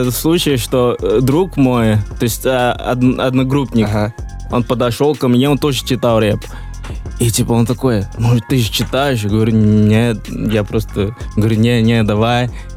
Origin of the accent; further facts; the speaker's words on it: Nigeria; first language Yoruba; Russian is a second language; Но это на Йоруба. Йоруба — это мой родной язык.